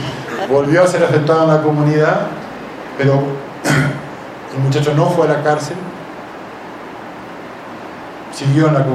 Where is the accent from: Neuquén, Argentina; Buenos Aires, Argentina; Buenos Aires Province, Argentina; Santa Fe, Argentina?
Santa Fe, Argentina; yo soy nacido en zona guaranítica, digamos, soy de Chaco santafesino, o sea que no me es ajeno al Paraguay desde que nací, ¿eh? pero tampoco soy paraguayo